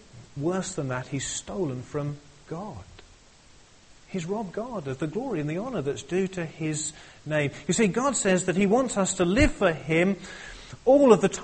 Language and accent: English; East of England, United Kingdom; I'm from Suffolk.